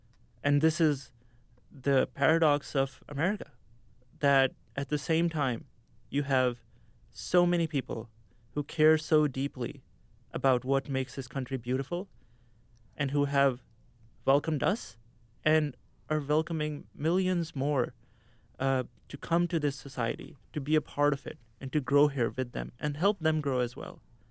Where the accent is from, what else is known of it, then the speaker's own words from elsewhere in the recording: Pakistan; I wait for someone to ask me where I'm from so I can tell them I'm from Pakistan, so that they know that there's a Pakistani who's there amongst them